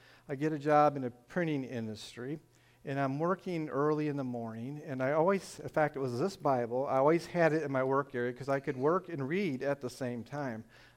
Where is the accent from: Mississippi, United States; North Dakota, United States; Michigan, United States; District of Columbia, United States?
Michigan, United States; accent: northern; If you haven't guessed from my northern accent, I am from Michigan. So, but I've learned to adapt.